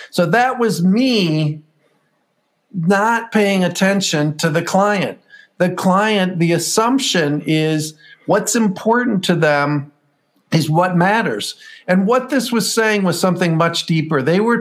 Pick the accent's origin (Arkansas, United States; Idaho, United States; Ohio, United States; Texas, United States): Ohio, United States; Toledo; I came back to my hometown where I live now in Toledo, Ohio.